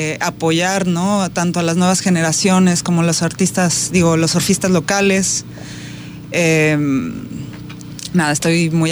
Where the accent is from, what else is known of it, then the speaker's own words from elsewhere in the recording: Tampico, Tamaulipas, Mexico; Yo soy originaria de Tampico, pero ya tengo alrededor de 5 años viviendo aquí.